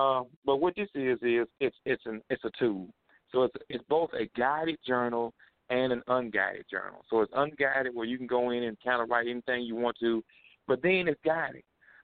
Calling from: Jackson, Mississippi, United States; I'm here in Jackson, Mississippi, and I have a journal

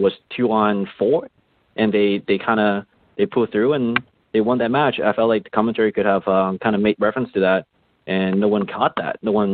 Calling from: Hayward, California, United States; I'm calling from Hayward in California.

